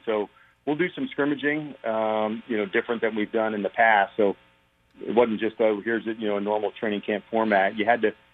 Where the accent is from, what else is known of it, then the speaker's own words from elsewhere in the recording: New Jersey, United States; I growing up in Jersey